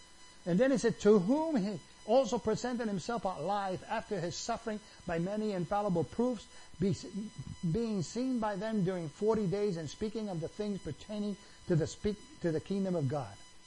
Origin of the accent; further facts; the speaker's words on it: New York City, New York, United States; I grew up in New York City. We were fighting every day.